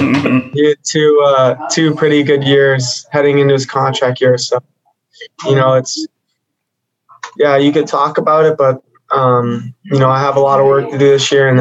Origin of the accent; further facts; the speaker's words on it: United States; of course, I'm an American. I grew up loving USA Hockey. I played with USA Hockey all through the ranks